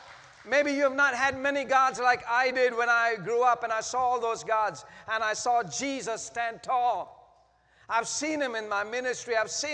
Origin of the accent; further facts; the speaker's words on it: India; You see, I grew up in India